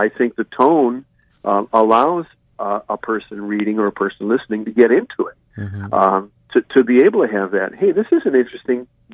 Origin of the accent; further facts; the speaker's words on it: Chicago, Illinois, United States; now in Seattle, United States; When you ask me where I'm from, I'll always say Chicago, but I live in the Rainier Beach